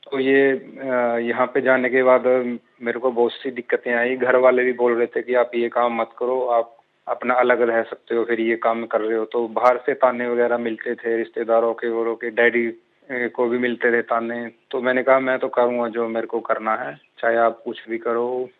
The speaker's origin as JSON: {"language": "Hindi", "town": "Tohana", "region": "Haryana", "country": "India", "said": "मैं हरियाणा में टोहाना का रहने वाला हूँ, फतेहाबाद डिस्ट्रिक्ट में। मैम ये हमारा जो शहर है पंजाब और हरियाणा के बॉर्डर के पास ही पड़ता है"}